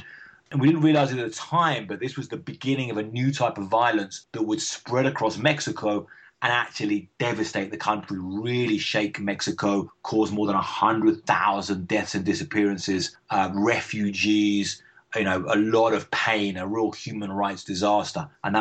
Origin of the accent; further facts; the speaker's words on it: Brighton, South East England, United Kingdom; I grew up around the Brighton area, and there was a lot of drug use that I grew up with back in the 1980s and early 1990s.